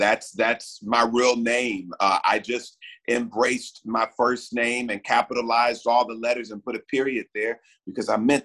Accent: Houston, Texas, United States; But I am a kid that grew up in Houston, Texas, born and raised in Texas.

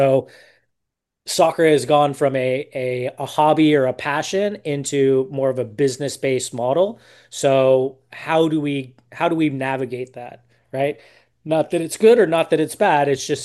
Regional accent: Oakland, California, United States; born there; Well, I was born in Oakland.

